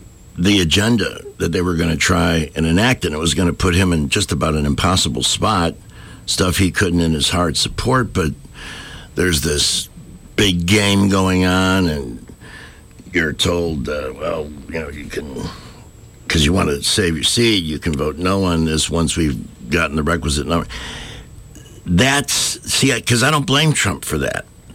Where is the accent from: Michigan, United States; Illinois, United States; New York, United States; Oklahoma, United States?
Illinois, United States; Chicago; I grew up in Chicago, a Daily Democrat, and we all had different political opinions